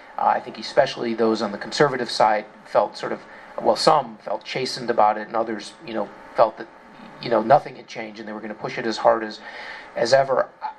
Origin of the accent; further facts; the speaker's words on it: Midwest, United States; And I'm also a Midwesterner.